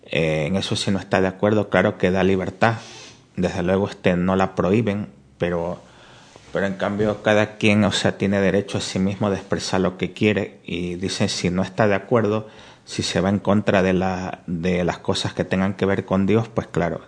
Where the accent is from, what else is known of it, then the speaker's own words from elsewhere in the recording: Ecuador; lo mismo que hay en mi país, Ecuador, que antes, hace 20 años, no lo había.